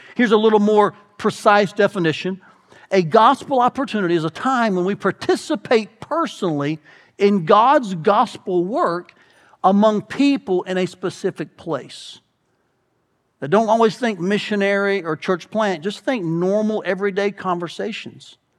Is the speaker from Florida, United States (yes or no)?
no; Atlanta, Georgia, United States; also born or lived in Iowa; We moved here from Atlanta, Georgia, 29 years ago. And wow, what a first winter that was for this southern boy.